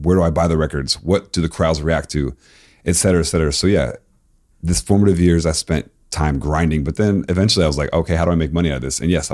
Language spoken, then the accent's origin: English; Florida, United States; also born or lived in Tennessee; I loved like Miami bass music growing up in Florida. I loved like, you know, the crunk scene, the bounce scene in New Orleans. I grew up in Tennessee for a couple of years.